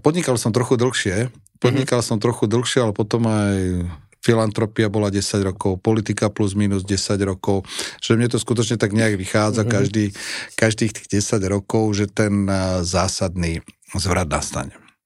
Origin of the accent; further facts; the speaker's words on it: Poprad, Prešov Region, Slovakia; zaklopal som na dvere a hovorím, dobrý deň, som z Popradu